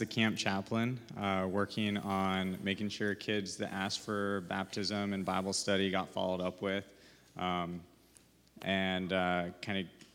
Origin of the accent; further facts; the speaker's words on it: Washington, United States; born there; I was born in Washington.